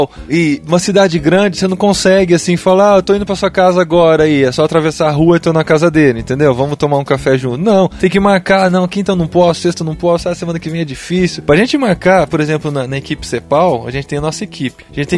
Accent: Piracicaba, São Paulo, Brazil; a gente veio de outra cidade. Eu vim de Piracicaba

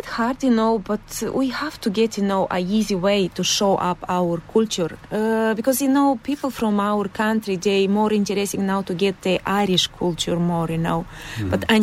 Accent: Moldova; now in Ireland; From Moldova.

